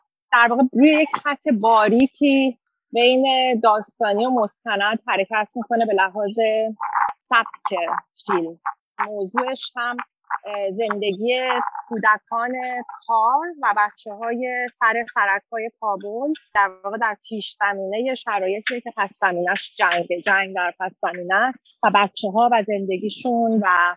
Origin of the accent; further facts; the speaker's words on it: Iran; now in Australia; فکر کردم به عنوان یک ایرانی استرالیایی